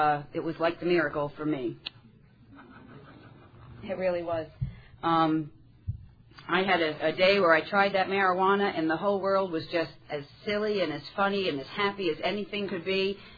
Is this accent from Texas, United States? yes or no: no; New York, United States; Grew up, two kids, parents who are teachers, on Long Island in New York. So that's sort of where I really believe I'm a New Yorker inside. I'm a New Yorker